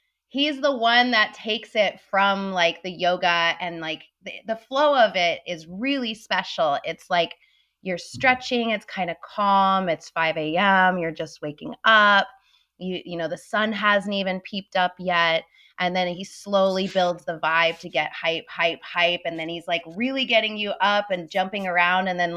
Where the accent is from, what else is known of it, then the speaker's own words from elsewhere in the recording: Denver, Colorado, United States; And then he is now currently in Denver, which is my hometown.